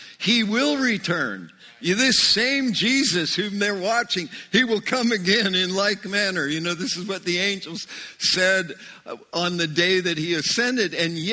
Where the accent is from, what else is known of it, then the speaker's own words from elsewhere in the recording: Spokane, Washington, United States; born there; if I thought … I was born in Spokane, Washington